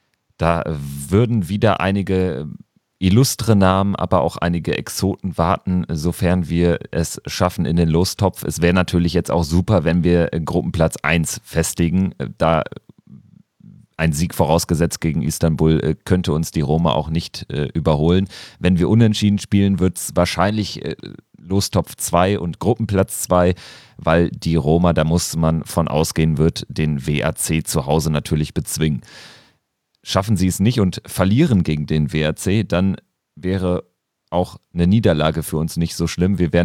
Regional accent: Graz, Styria, Austria; Also bei uns in Graz war dann doch deutlich mehr los, als was man da von den Wolfsburgern in Lviv gehört hat beim Auswärtsspiel gegen Alexandria.

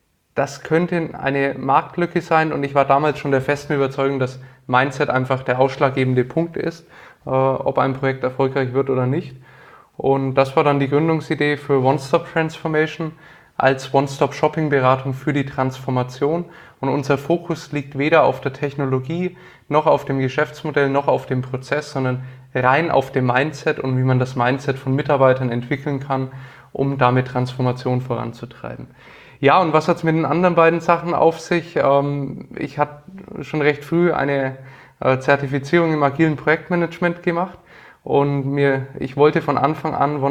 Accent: Nuremberg, Bavaria, Germany; wie man unschwer hören kann, ich komme aus Nürnberg, aus dem schönen Frankenland und bin hier geboren und aufgewachsen, war dann zum Studium mal in Bamberg

